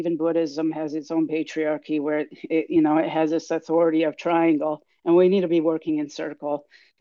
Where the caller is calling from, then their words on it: Houston, Texas, United States; And I'm zooming in from Houston, Texas, and USA.